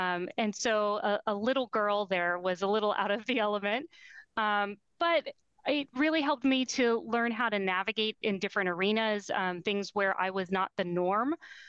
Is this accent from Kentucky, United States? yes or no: no; Pennsylvania, United States; I'm from Western Pennsylvania. I have one older brother, but I also have two younger cousins that grew up very close to me.